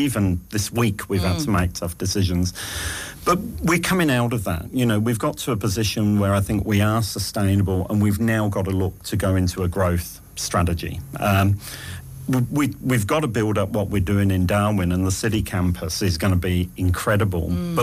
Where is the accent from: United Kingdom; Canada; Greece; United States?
United Kingdom; England; accent: English; now in Australia; I think coming from the UK to Australia, it's lifting that class structure. And you can hear my accent, you know, it's an English accent, but it's not an upper crust posh accent.